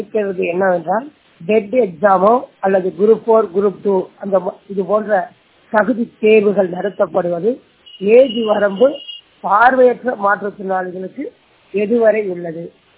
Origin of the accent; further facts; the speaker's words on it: Tamil Nadu, India; நான் விழுப்புரம் மாவட்டத்தைச் சேர்ந்தவன்.